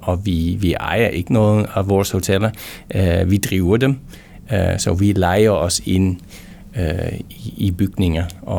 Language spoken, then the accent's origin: Danish; Netherlands; Danish is a second language; now in Sweden; Jeg er hollænder og flyttede til Sverige for mange år siden. I 2001 kom jeg til Sverige og bor der stadigvæk, men arbejdede siden 2001 i Danmark.